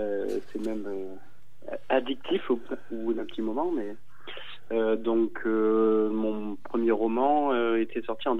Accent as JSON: {"language": "French", "region": "Auvergne-Rhône-Alpes", "country": "France", "said": "Alors, je suis auvergnat, donc je me balade beaucoup, je fais beaucoup de randonnées."}